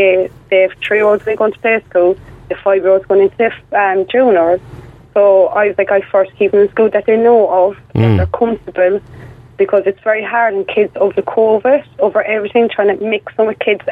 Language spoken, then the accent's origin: English; Limerick, Munster, Ireland; I'm from Limerick myself